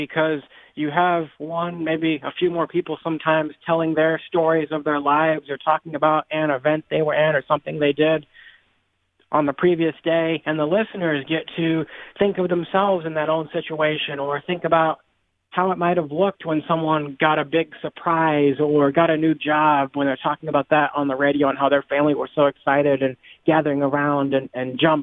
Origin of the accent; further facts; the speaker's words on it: Midwest, United States; Growing up in the Midwest, listening to Brian Barnhart commentating sports